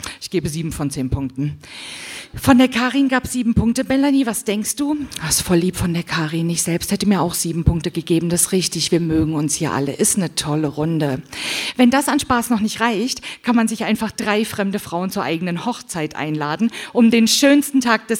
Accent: Thuringia, Germany; ich komme auch aus Thüringen, wir kommen nicht so viel rum.

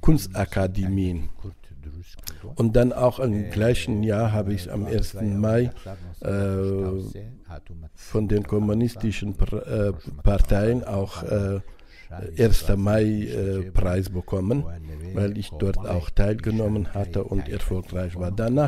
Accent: Sulaymaniyah, Sulaymaniyah Governorate, Iraq; born there; German is a second language; moved away as an adult; Ich bin in Kurdistan geboren, in Stadt Süleymaniye am 1.7.47.

